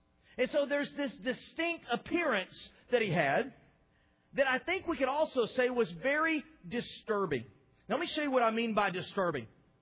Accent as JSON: {"language": "English", "region": "Texas", "country": "United States", "said": "Now, let me remind you, in case you've forgotten, I'm from Texas, one of the hottest places known to man on this side of the Atlantic."}